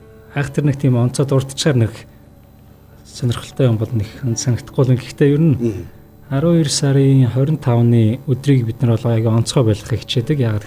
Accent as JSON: {"language": "Mongolian", "country": "Mongolia", "tie": "born or raised there", "said": "Би өөрөө одоо төрж өссөн нутаг гэх юм бол Хинтийн аймгийн юм л тээ."}